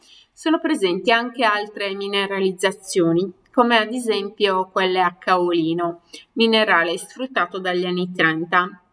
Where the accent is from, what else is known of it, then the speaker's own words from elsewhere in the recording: Sardinia, Italy; che viene difficile anche a me che sono sarda